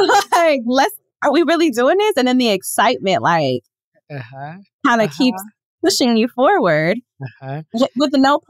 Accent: Los Angeles, California, United States; Girl, South LA, all over South LA. Like, from between Jefferson and Western, mm-hmm, to like Normandy and Imperial.

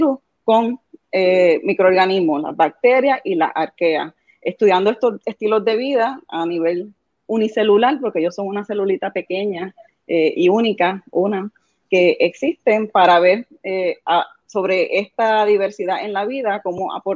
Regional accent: Mayagüez, Puerto Rico; yo nací y crecí en Mayagüez.

